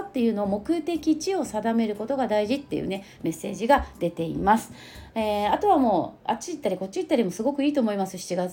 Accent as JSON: {"language": "Japanese", "region": "Kanto", "country": "Japan", "said": "だって私関東の人だから"}